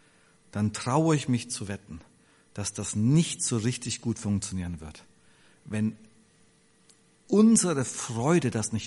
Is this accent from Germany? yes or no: yes; Bavaria, Germany; Ich komme aus Bayern ursprünglich, da gibt es diesen Spruch.